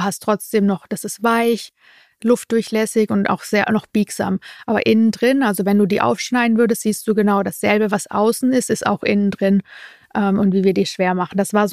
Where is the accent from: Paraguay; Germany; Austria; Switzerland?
Germany; Also so dieses bürokratisch, ich glaube, das sehen wir manchmal uns selber im Weg, ein bisschen als Deutsche.